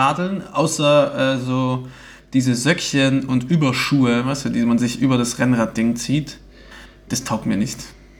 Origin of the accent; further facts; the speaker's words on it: Luxembourg; Bei uns in Luxemburg nennt man das Carway oder K-Ways, weißt